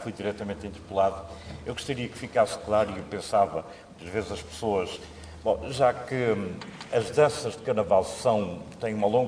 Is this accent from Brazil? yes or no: no; Terceira, Azores, Portugal; eu sou terceirense, conheço muito bem isso.